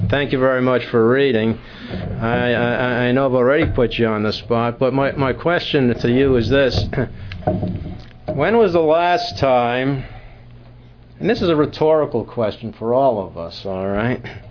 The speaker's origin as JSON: {"language": "English", "region": "New York", "country": "United States", "said": "from Long Island."}